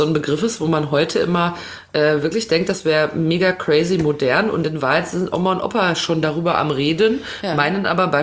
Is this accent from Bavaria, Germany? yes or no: no; North Rhine-Westphalia, Germany; born there; ich komme ja gebürtig aus dem Ruhrgebiet, und da war Foot immer der Hintern.